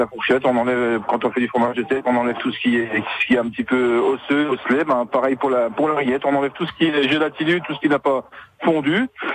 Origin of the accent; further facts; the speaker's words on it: Saint-Max, Grand Est, France; je suis originaire de Saint-Max